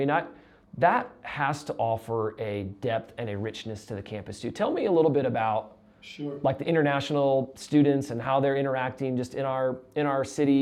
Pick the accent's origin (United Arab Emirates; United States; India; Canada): United States; Midwest; because I came from the Midwest, where I was like sticker shocked